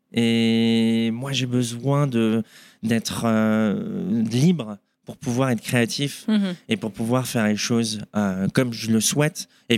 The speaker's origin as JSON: {"language": "French", "town": "Boulogne-Billancourt", "region": "Île-de-France", "country": "France", "said": "moi, je suis originaire de Paris, mm-hmm, plus précisément 92, Boulogne, mm-hmm, Sèvres, ici les Moulineaux"}